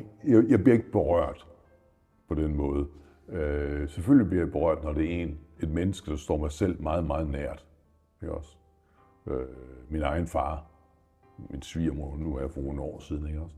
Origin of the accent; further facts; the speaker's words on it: Zealand, Denmark; Og så kommer jeg hjem til mine forældre, jeg er fra Falster.